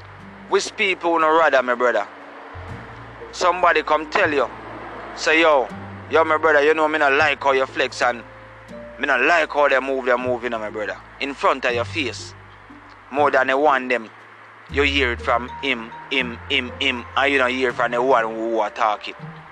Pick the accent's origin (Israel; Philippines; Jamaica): Jamaica; Gullin Grove, Saint Catherine; We come from Gullin Grove, St. Catherine, the borderline of St. Mary and St. Catherine. So where me come from?